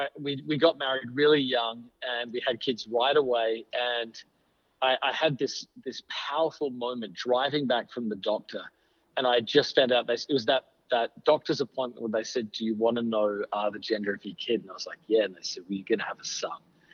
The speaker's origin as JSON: {"language": "English", "country": "Australia", "moved": "yes", "lives_now": "New York, United States", "said": "So I am originally from Australia. I've been in the U.S. for 22 years and in New York for about 15."}